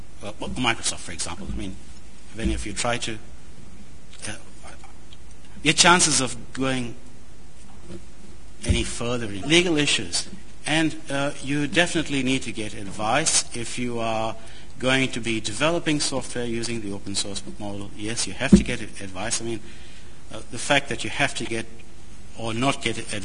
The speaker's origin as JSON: {"language": "English", "region": "Western Australia", "country": "Australia", "said": "and yes, I am from Western Australia."}